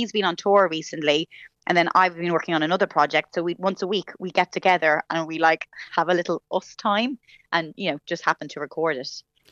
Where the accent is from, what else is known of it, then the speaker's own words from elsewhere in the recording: Ireland; moved away as an adult; now in London, United Kingdom; I moved away from Ireland, like kind of was very naive, like just moved over by myself for a year to make it in London.